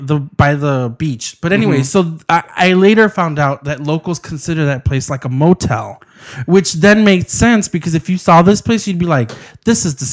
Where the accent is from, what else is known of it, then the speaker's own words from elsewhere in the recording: Chicago, Illinois, United States; and we're from Chicago. Chicago.